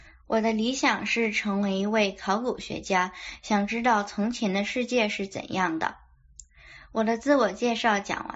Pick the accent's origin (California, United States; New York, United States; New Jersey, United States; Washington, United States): Washington, United States; born there; Chinese is a second language; 我出生在美丽的华盛顿湖，妈妈出生在中国黑龙江的松花江畔